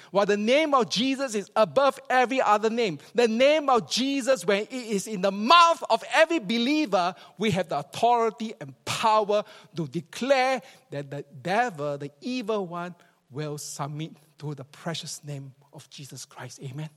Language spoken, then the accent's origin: English; Singapore; from where I come from Singapore, it was a common thing to see the demonic activities happening all the time.